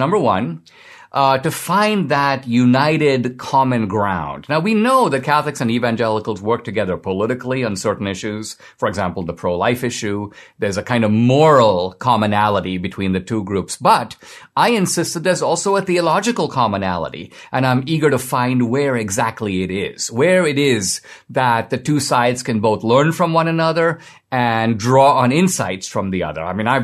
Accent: India; I grew up in India, and even though India is a Hindu country, my family was and is Catholic. We're part of a small Catholic minority in India, about 3%.

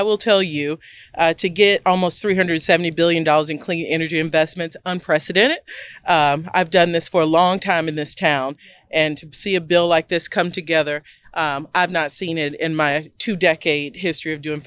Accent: Louisiana, United States; I'm from South Louisiana.

